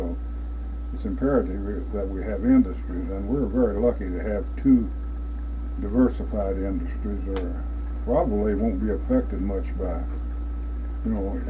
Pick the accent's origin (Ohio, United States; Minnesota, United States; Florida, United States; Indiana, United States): Indiana, United States; Cannelton; No, I started out in Indiana, in southern Indiana, in my hometown of Canelton, Indiana.